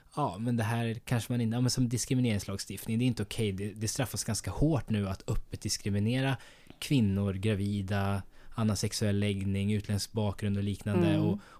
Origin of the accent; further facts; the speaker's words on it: Sweden; Jag uppfattar mig själv som svensk, men hur uppfattar andra mig?